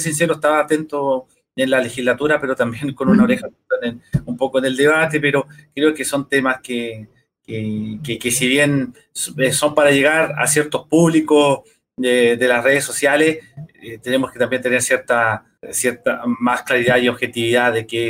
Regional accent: Purranque, Los Lagos, Chile; Ya, yo, si bien soy de Purranque

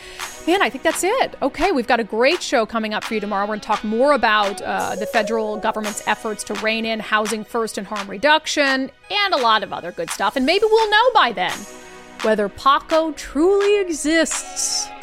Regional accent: Minnesota, United States; And I mean, we grew up in Minnesota, so Minnesota's certainly more liberal.

